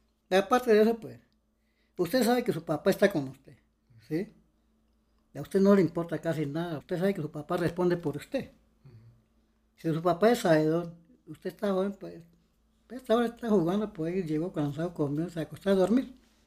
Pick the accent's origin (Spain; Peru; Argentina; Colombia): Colombia; Amazonas; Yo soy del río Miriti. Allá donde nadie, no hay nada de carros ni aviones, no entra ni señal de celulares, nada.